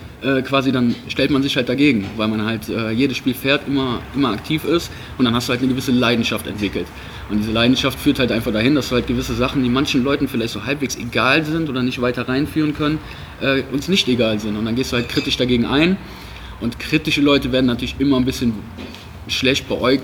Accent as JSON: {"language": "German", "town": "Cologne", "region": "North Rhine-Westphalia", "country": "Germany", "said": "ich komme aus Kalk"}